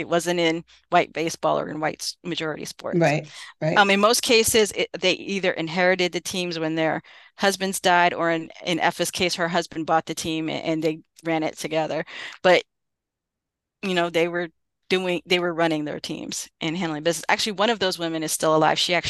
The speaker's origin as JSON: {"language": "English", "region": "New Jersey", "country": "United States", "tie": "born or raised there", "said": "I grew up in New Jersey. I had no idea we had a Negro Leagues team."}